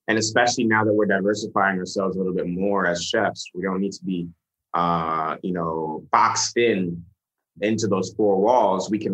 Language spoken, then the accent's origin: English; Bronx, New York, United States; I come from the South Bronx.